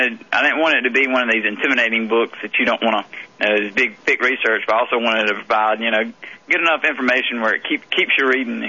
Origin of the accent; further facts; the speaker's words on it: Atlanta, Georgia, United States; I grew up here in the Atlanta area